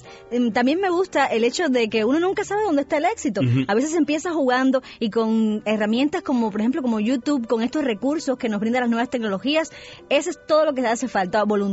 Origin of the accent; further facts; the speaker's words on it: Sancti Spíritus, Cuba; Yo soy de Santo Espíritu y estoy muy orgulloso.